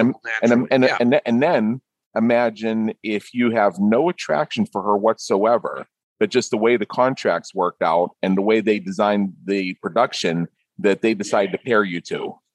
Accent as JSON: {"language": "English", "town": "Pittsburgh", "region": "Pennsylvania", "country": "United States", "lives_now": "Las Vegas, United States", "said": "We both come from Pittsburgh and we both moved to Las Vegas."}